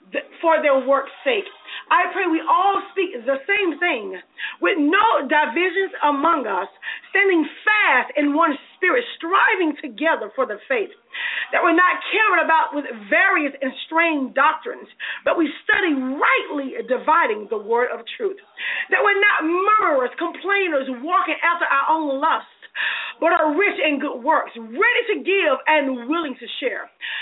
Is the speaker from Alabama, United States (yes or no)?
yes; Alabama, United States; Alabama, my home state, thank you very much.